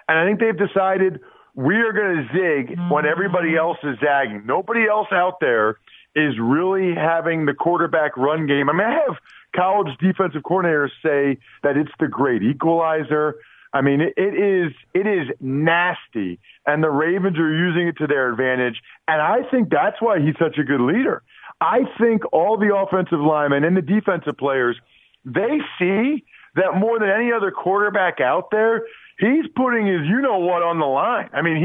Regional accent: Pennsylvania, United States; growing up outside of Philly, and you know I did the Eagles preseason games on TV

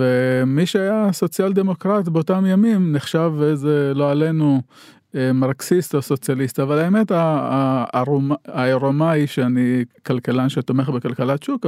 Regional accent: Migdal HaEmek, Northern District, Israel; also born or lived in Beni Mellal, Morocco; now in Mazkeret Batya, Israel; כשגרתי בירושלים, אז אמרתי שאני ממגדל העמק, כי זה המקור שם גדלתי

